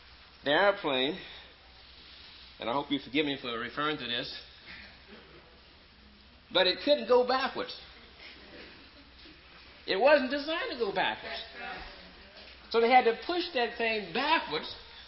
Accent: Tulsa, Oklahoma, United States; from Tulsa.

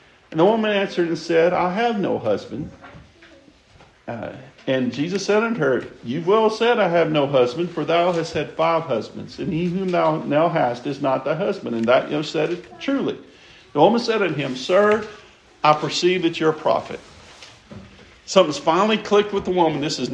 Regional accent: Louisiana, United States; Well, I grew up in Louisiana. There's a certain degree of effect Louisiana had on me because I grew up in Louisiana.

